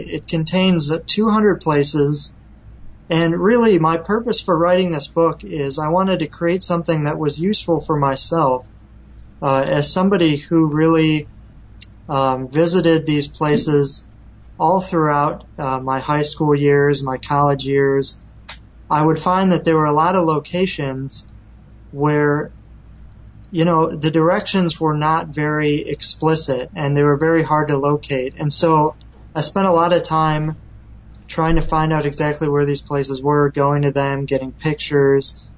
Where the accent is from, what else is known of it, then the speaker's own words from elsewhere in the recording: Des Plaines, Illinois, United States; also born or lived in Chicago; now in Rockford, United States; Yes, I was born in Chicago. I was raised there for about 4 years, and then my parents moved out to Des Plaines, Illinois, which is a suburb by O'Hare Airport.